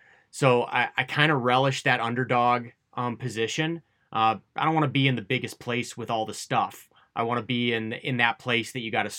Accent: Cleveland, Ohio, United States; No. So I grew up in Cleveland, Ohio.

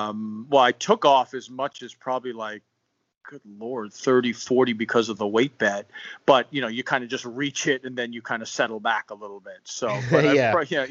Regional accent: Eastchester, New York, United States; We lived near the city, but then went to school in what is the county of Westchester County. I lived in the town next to Scarsdale. A lot of people know the town Scarsdale. Eastchester was the town I grew up in.

